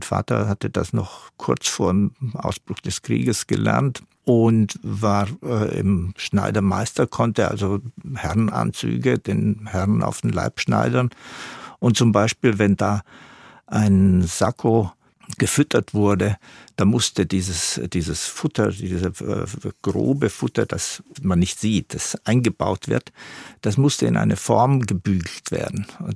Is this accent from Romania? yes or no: yes; Romania; accent: Odenwald dialect; first language Odenwald dialect; moved away; ich bin in diesen Dialekt hineingeboren und damit aufgewachsen. Das war meine erste Sprache. Meine Großmutter, die mit uns zusammen ausgewandert ist 1975, die war etwas über 60, die sprach nur diesen Dialekt. Die sprach 2-3 Worte Rumänisch